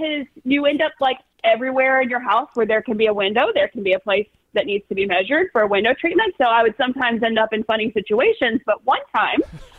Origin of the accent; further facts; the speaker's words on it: Nashville, Tennessee, United States; Anyway, I have some funny stories from growing up in Nashville being the Christian music capital